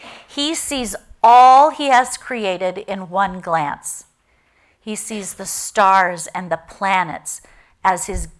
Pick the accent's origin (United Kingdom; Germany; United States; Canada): Canada; Vancouver, British Columbia; I said, Vancouver. He's like, Vancouver, Washington? I'm like, no, Vancouver, BC.